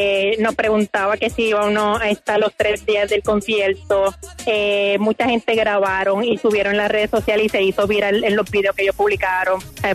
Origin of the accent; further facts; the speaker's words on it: San Juan, Puerto Rico; Soy de San Juan, Puerto Rico.